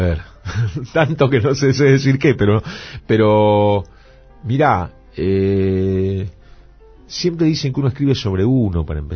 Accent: Buenos Aires, Argentina; soy humorista, soy porteño, argentino, judío, de cierta izquierda.

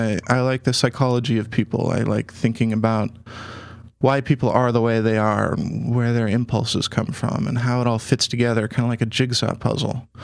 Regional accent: Phoenix, Arizona, United States; now in Ashland, United States; mind you, I live in Ashland, so the concept of that is pretty difficult for me to grasp. Of course, I grew up in Phoenix, Arizona, and I guess that's a little bit easier.

